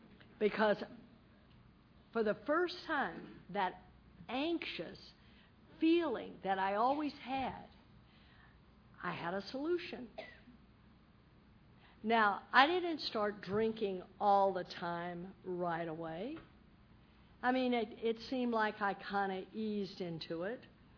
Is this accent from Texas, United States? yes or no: yes; Texas, United States; I'm a hick from Texas.